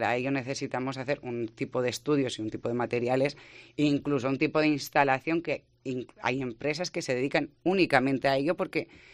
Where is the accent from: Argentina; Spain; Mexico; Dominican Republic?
Spain; Basque Country; los vascos somos vascos y cada uno se va notando, depende en donde estés